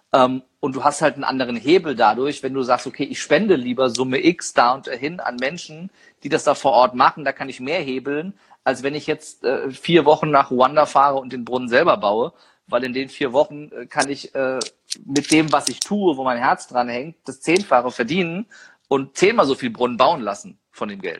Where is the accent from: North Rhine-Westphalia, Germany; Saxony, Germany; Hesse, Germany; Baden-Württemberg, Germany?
Hesse, Germany; Niedernhausen; Da bin ich übrigens aufgewachsen in Niedernhausen.